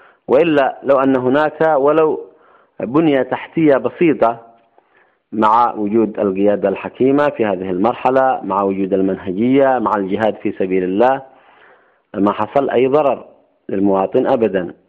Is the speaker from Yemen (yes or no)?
yes; Yemen; ويمكن لنا كيمنيين أن نستفيد من مواردنا إلى حد كبير.